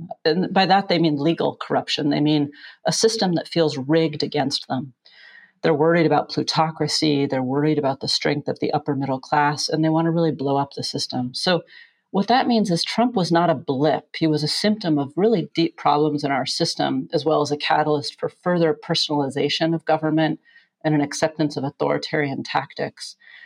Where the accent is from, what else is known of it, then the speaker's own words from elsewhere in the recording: United States; I hate to say this, Richard, as an American, it's embarrassing